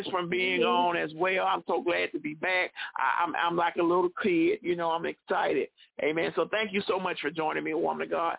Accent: Mobile, Alabama, United States; Woo! My hometown. Come on here, Alabama.

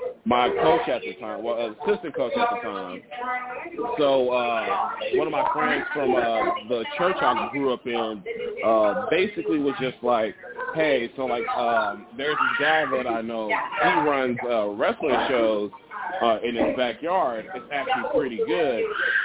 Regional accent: Milwaukee, Wisconsin, United States; Growing up in Milwaukee, Wisconsin.

